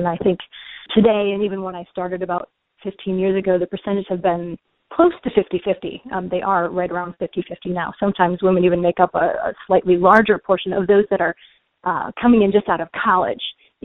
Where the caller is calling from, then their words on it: Grand Rapids, Michigan, United States; I am calling from Grand Rapids, Michigan.